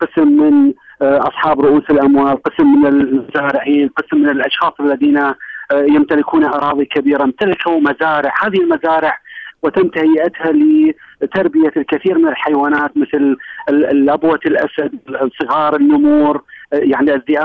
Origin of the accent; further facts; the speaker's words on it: Hilla, Babil, Iraq; عندنا في الحلة أكو هنالك سوق يدعى بسوق الطيور